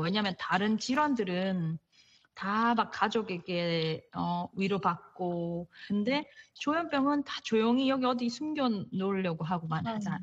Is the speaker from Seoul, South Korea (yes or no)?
no; Daegu, South Korea; 왜냐하면 전 대구 사람이거든요.